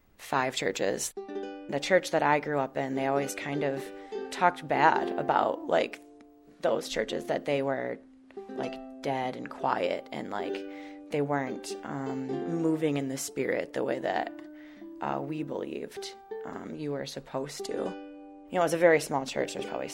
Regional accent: Hudsonville, Michigan, United States; born or raised there

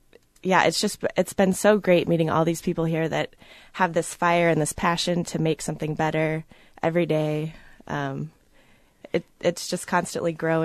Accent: Illinois, United States; now in Iowa, United States; No, I'm actually from Illinois. I've been here for about 4.5 years now.

